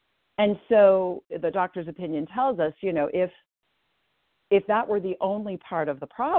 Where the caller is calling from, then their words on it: Portland, Maine, United States; I'm calling in from Portland, Maine.